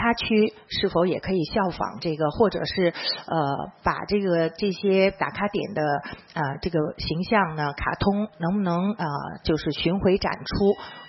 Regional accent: Hong Kong; 我唔係唔識講廣東話，因為我作為一個中國香港人，我想我嘅信息俾更多嘅受眾接收到，我用普通話嚟發言。

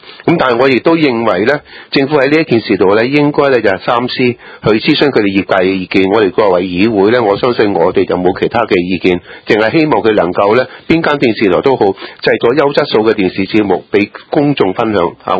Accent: China; 咪即係我哋中国人有句老话讲得好啱，

